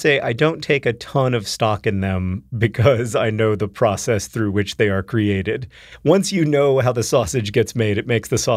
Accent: the South, United States; we were both talking about growing up in the South

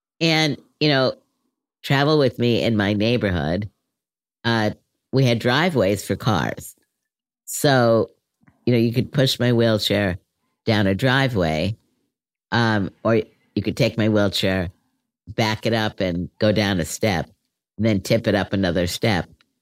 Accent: Brooklyn, New York, United States; So I moved from Brooklyn to Berkeley to get involved with the disability movement in the Bay Area.

